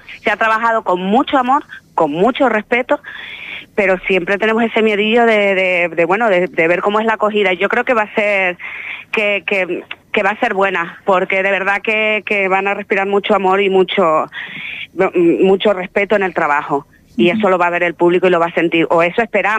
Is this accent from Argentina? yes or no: no; Canary Islands, Spain; como majorera, estar allí, estar en mi tierra